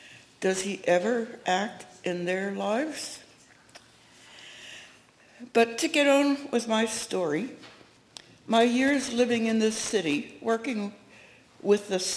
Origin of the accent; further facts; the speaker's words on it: Pennsylvania, United States; I grew up in Hereford Mennonite Church, a General Conference or New Mennonite Church in Valley, PA, separated by a small cemetery from the Old Mennonite Church across the way.